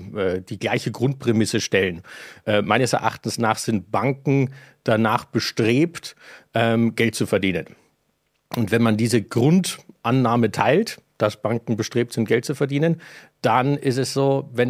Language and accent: German; Landshut, Bavaria, Germany; Komme aus Landshut.